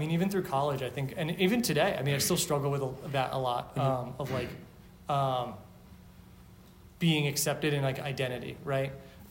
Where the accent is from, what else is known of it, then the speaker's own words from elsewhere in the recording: Philadelphia, Pennsylvania, United States; Because nobody was from where I was from originally. And I was from Philadelphia.